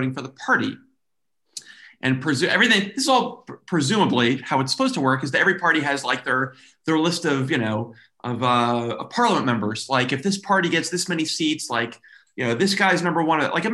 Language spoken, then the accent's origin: English; Texas, United States; accent: Texan; now in Israel; Yeah. I sound, this is how I talk. Yeah. I sound very Texan.